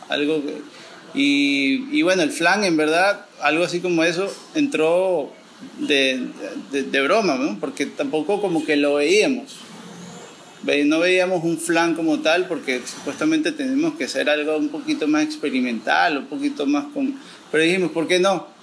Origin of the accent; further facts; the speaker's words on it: Venezuela; un flan o un quesillo venezolano, porque somos venezolanos